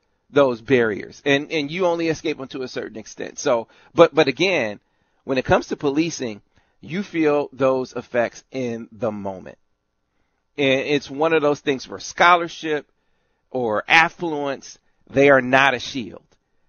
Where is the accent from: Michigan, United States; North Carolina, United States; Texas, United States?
Michigan, United States; Flint; And I point to, you know, my hometown in Flint, and it's a video that has since gone viral.